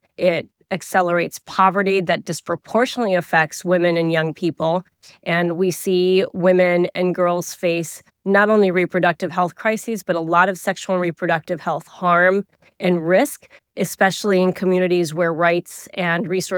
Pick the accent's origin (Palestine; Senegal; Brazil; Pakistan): Pakistan; now in United States; So the patterns that we see in my home country of Pakistan